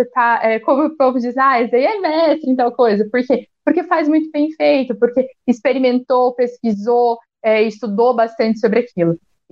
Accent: Londrina, Paraná, Brazil; now in Curitiba, Brazil; Eu sou de Londrina e eu vim morar aqui em Curitiba.

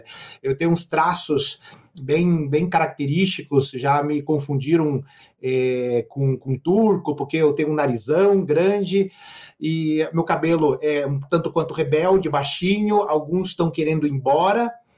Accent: Ponta Grossa, Paraná, Brazil; born there; Então, eu nasci em Ponta Grossa, pertinho aqui de Curitiba.

